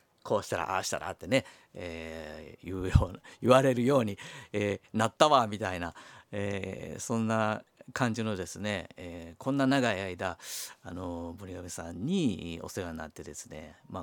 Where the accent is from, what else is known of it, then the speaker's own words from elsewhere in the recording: Sakai, Osaka, Japan; now in Kyoto, Japan; 平成元年からですね、京都に来て今の仕事をやってるんですけど、ですので私大阪の堺出身なので、京都にはですね全然もう知り合いも友人知人もいないという状況から始めたんで